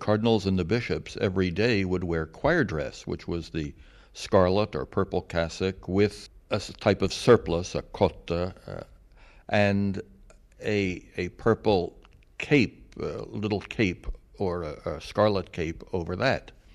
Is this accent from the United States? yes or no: yes; United States; Well, I, as an American, had not been accustomed to people clapping and cheering in church.